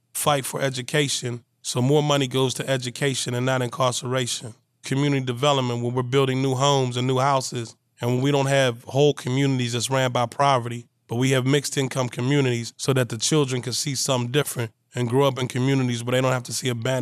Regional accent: Pittsburgh, Pennsylvania, United States; So when I got to Norfolk State, I'm from Pittsburgh, so I had never been on the beach.

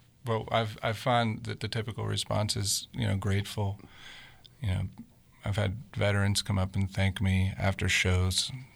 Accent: Pittsburgh, Pennsylvania, United States; Well, I mean, I grew up in Pittsburgh

